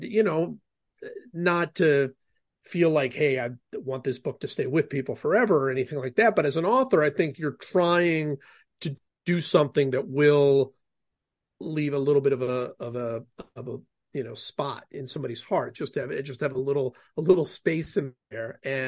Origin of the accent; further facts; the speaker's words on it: Cleveland, Ohio, United States; I grew up in Cleveland, and that was the greatest sort of moment of my childhood